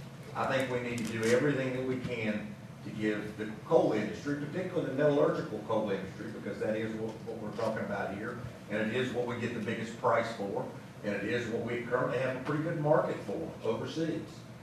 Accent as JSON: {"language": "English", "region": "West Virginia", "country": "United States", "said": "I'm from Mercer County, not a tremendous amount of coal mining activity in Mercer County, but there is some."}